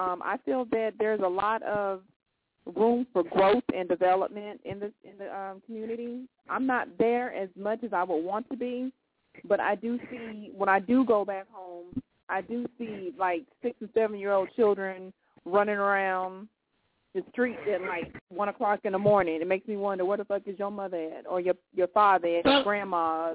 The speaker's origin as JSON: {"language": "English", "town": "Chicago", "region": "Illinois", "country": "United States", "lives_now": "US South", "said": "that I'm down here in the South, you know, the first thing a lot of people want to do is when they hear that I'm from Chicago is try to prejudge me."}